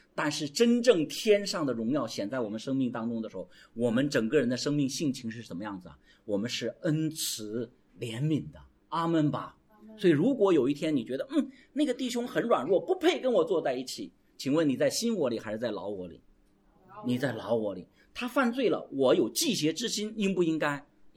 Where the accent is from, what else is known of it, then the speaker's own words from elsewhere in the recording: China; 所以我们中国人其实有些所谓的成语是